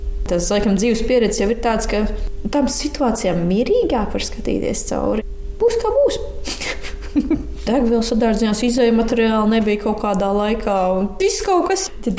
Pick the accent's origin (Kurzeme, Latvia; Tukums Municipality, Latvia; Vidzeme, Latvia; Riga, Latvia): Kurzeme, Latvia; Talsi; es saku, es no Talsiem